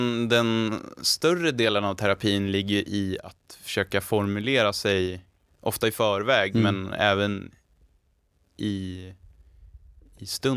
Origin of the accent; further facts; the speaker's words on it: Sweden; moved away; mina befintliga vänner hemma i Sverige